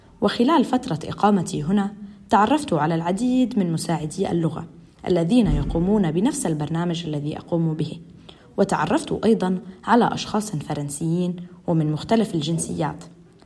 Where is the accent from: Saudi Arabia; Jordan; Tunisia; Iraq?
Jordan; now in Bordeaux, France; أنا أردنية، عمري 22 عاماً. تخصصت في اللغتين الفرنسية والإنجليزية في الجامعة الأردنية في الأردن. أقيم حالياً في فرنسا في بوردو